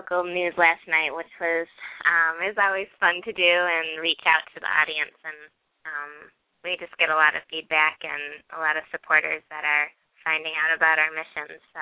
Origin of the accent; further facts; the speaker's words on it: Michigan, United States; And I'm from Michigan, so we were trying to describe, you know, the lakes and everything to them.